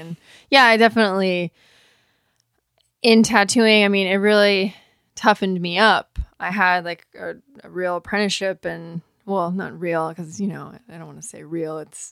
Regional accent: San Diego, California, United States; That grew up in San Diego and surfing was what you did.

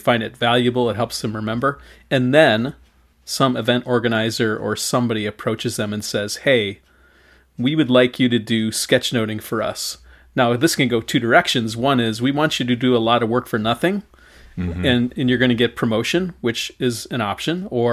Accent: Chicago, Illinois, United States; Yep, grew up in Chicago, but with a Wisconsin dad and family.

